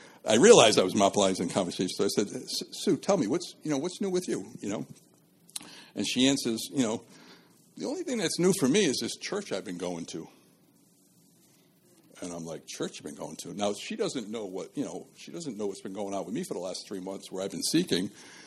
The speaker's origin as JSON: {"language": "English", "town": "Pawtucket", "region": "Rhode Island", "country": "United States", "tie": "born or raised there", "said": "Now, I grew up Roman Catholic in Pawtucket."}